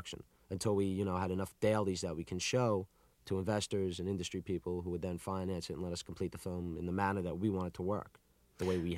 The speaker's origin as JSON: {"language": "English", "town": "Baldwin", "region": "New York", "country": "United States", "tie": "born or raised there", "also_born_or_lived": "Woodmere", "said": "I grew up in Baldwin first, which is 20 minutes away from Five Towns or something. And Baldwin is a much different town. I mean, it's much more of a working class town, you know. And then I moved to Woodmere"}